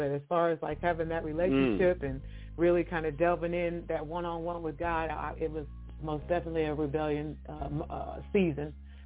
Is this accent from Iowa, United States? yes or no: no; Peoria, Illinois, United States; Like you said, I'm from Peoria, Illinois, and I am a PK, so church has always been a part of my life.